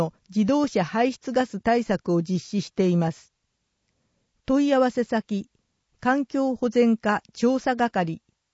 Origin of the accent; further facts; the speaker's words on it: Canada; Japanese is a second language; also born or lived in Southern United States; now in Japan; ちなみに私の母国カナダも近年の夏は熱波で猛暑日が続くことが増えてきましたが、湿度が低い分過ごしやすいです。学生時代アメリカ南部で過ごした経験もありますが、やっぱり日本の夏が一番暑いです。